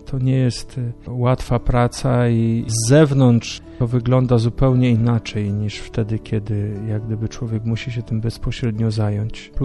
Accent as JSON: {"language": "Polish", "town": "Radliczyce", "region": "Greater Poland Voivodeship", "country": "Poland", "tie": "born or raised there", "also_born_or_lived": "Kalisz", "said": "36 lat kończę w tym roku. Pochodzę z Radliczyc, to jest taka mała miejscowość koło Kalisza. Urodziłem się w Kaliszu"}